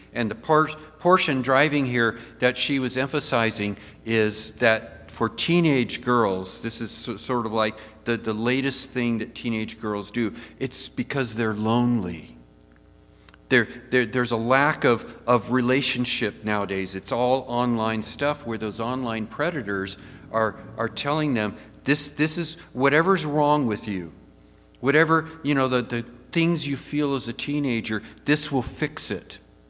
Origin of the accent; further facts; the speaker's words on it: California, United States; Just look at my home state, California.